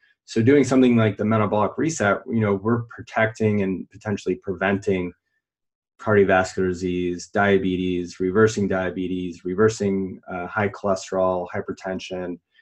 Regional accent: Vermont, United States; I grew up in Vermont in the northeastern part of the U.S.

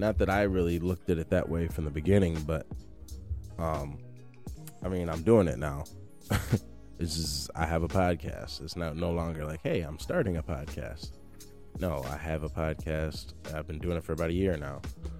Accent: Mount Clemens, Michigan, United States; but it's in my hometown, Mount Clemens. So of course I had to be there, man.

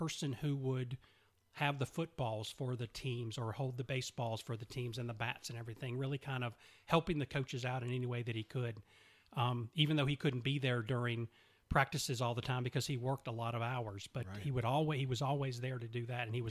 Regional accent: Charlotte, North Carolina, United States; also born or lived in Atlanta; So I was born in Atlanta, moved here when I moved to Charlotte when I was three. Mm-hmm. I've been here ever since. Grew up in probably suburban Charlotte

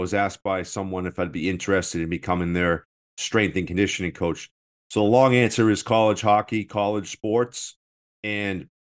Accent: Boston, Massachusetts, United States; And I'm from Boston. I don't know if you can pick that up yet

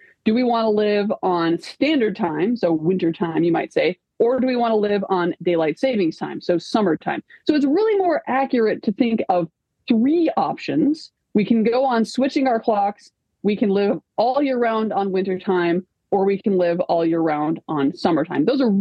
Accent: Minnesota, United States; I'm Minnesotan, right?

